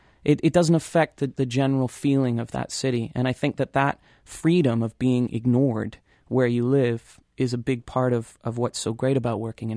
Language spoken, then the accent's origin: English; Sheffield, Yorkshire and the Humber, United Kingdom; I'm from Sheffield, and I get very sentimental when I go to the North